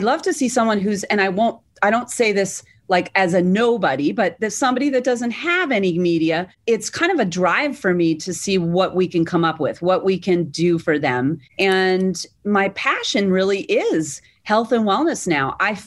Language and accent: English; Massachusetts, United States; And I was from Massachusetts, although he was born in Rhode Island.